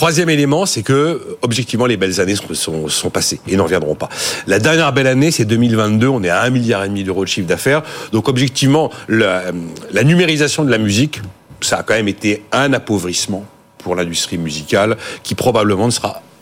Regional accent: France; je suis le vieux français côté de ses pompes

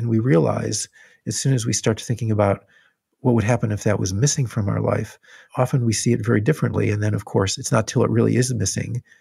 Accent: Illinois, United States; And I remember my dad specifically taking me to this high school parking lot, you know, where I grew up in Illinois.

